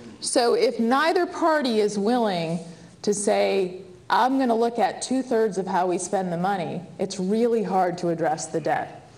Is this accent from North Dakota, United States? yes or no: no; New Hampshire, United States; even in my home state of New Hampshire